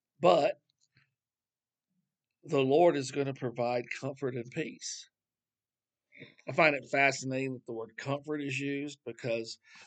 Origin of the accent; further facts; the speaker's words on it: the South, United States; The first thing I noticed when I got here, because I'm from the South, the first thing I noticed when I got here is that it's not green.